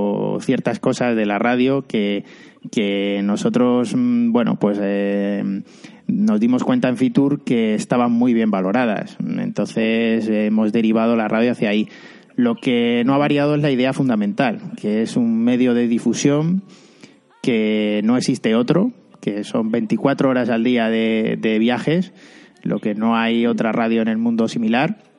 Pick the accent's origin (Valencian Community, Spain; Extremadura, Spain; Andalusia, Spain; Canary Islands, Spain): Extremadura, Spain; ya sabes que yo soy de Extremadura y que llevo a mi tierra dentro